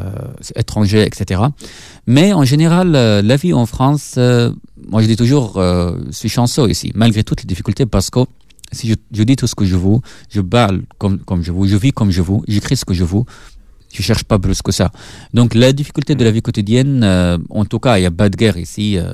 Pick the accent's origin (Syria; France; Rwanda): Syria; French is a second language; D'abord, il entend mon accent, il me disait vous êtes d'où? Je vous disais de la Syrie.